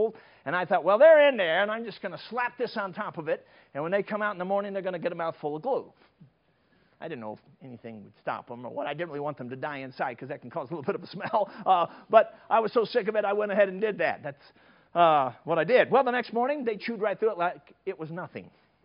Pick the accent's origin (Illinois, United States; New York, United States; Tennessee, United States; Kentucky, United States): Illinois, United States; Chicago; Now, I'm a city kid. I grew up in Chicago, as I told you, so I've never been a hunter, but I became one.